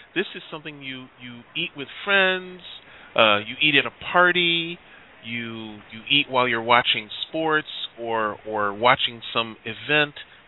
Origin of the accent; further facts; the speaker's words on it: Chicago, Illinois, United States; now in Southern California, United States; when I first came to California, one of the things that, I'm from Chicago, and although there's a large Hispanic population in Chicago